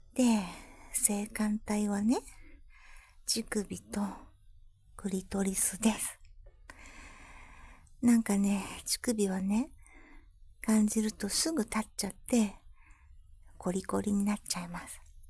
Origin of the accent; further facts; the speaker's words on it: Saitama, Japan; 生まれも育ちも埼玉県。最近自分が住んでたところがね、ちょっとどんどん再開発されちゃって、ちょっと寂しいです。